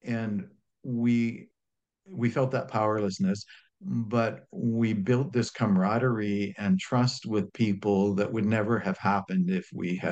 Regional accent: Ontario, Canada; I was born in Northern Ontario and grew up there, and in Eastern Ontario, mostly rural communities.

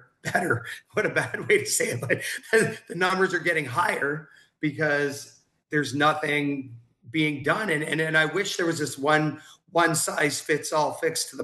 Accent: Oshawa, Ontario, Canada; born there; I was born in Oshawa, Ontario.

